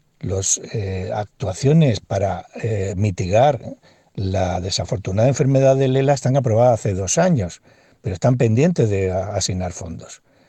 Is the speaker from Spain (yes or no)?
yes; Spain; Todos somos españoles y hermanos hispanoamericanos.